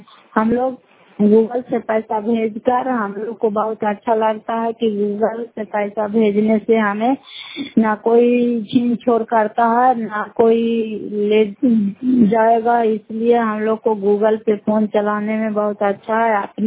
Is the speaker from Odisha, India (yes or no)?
no; Bihar, India; घर बैठे भूत पंचायत मकरौटा जिला नालंदा करा पचरा ब्लॉक की निवासी हूँ।